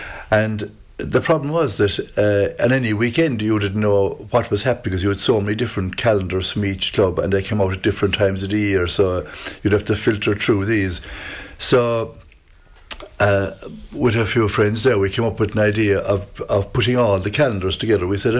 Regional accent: Killarney, County Kerry, Ireland; I'm from Killarney, born and raised in Killarney

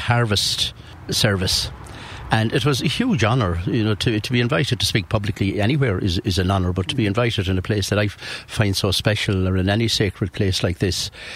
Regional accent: Castlebar, Connacht, Ireland; I grew up in Castlebar in the 50s, 60s.

